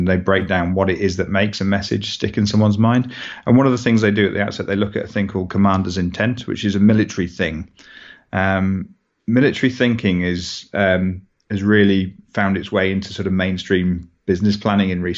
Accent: Birmingham, West Midlands, United Kingdom; now in Huddersfield, United Kingdom; So I'm from Birmingham originally. My wife, I live up in Huddersfield nowadays

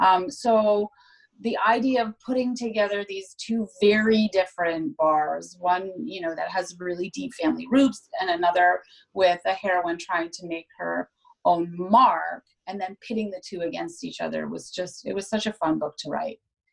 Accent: Canada; So it's not a huge stretch to write as a Canadian to write Chicago, because Chicago is in a lot of ways similar to Toronto.

